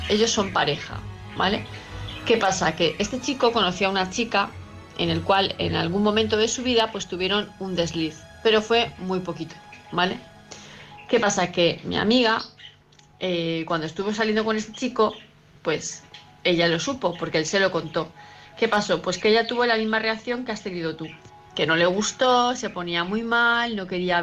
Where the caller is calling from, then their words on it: Palma, Balearic Islands, Spain; de Palma de Mallorca